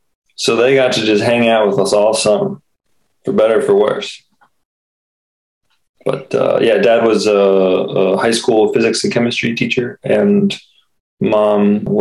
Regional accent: Peoria, Illinois, United States; born there; I was born in Peoria, Illinois, about halfway between Chicago and St. Louis.

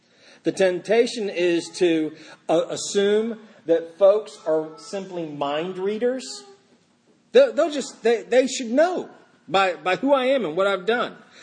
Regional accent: Fort Lauderdale, Florida, United States; I went to King College. I was from Fort Lauderdale. I had nothing to do with all this.

